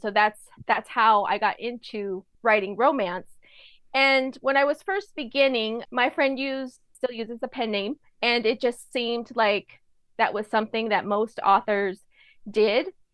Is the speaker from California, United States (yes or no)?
yes; Ontario, California, United States; now in Rancho Cucamonga, United States; So I grew up in the Inland Empire, Inland Valley. I grew up in Ontario, and now I live in Rancho Cucamonga.